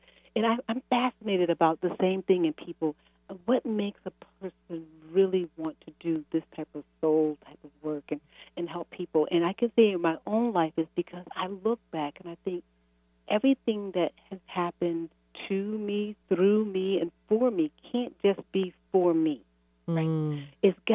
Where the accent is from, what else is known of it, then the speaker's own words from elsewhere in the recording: Chicago, Illinois, United States; now in Massachusetts, United States; No, I'm from Chicago. I've lived, in Massachusetts most of my life.